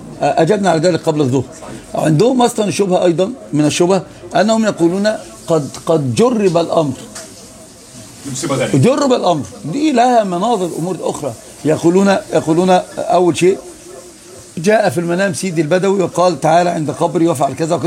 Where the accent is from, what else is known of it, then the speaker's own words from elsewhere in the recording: Upper Egypt, Egypt; لا انا صعيدي، وصعيدي دماغي مقفوله قفله اسود مما تتصور. انا صعيدي فاهم.